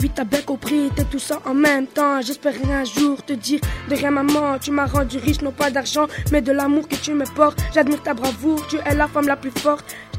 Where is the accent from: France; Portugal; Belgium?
Belgium; Brussels; Je viens des quartiers de Bruxelles. J'ai 15 ans, enfin, je vais avoir 15 ans.